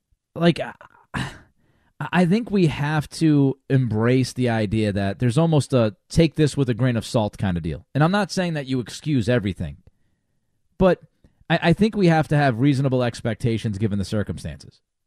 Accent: Rhode Island, United States; Let's go to Rhode Island, my old stomping grounds. I grew up in Rhode Island, spent 30-plus years here, went to URI.

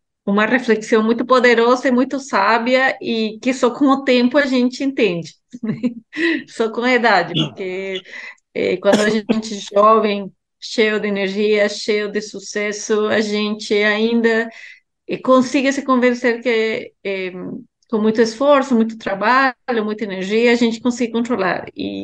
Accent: Guatemala; eu cresci na Guatemala de pais estrangeiros, então, desde pequena já, imigrante, num país muito pequeno

